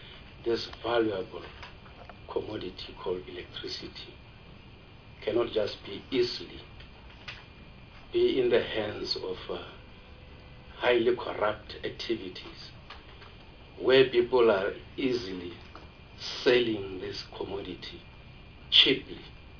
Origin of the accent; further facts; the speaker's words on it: North West, South Africa; I've indicated that I'm from Northwest. It's more rural, but with mushrooming mineral resources, the platinum in particular around Rustenburg.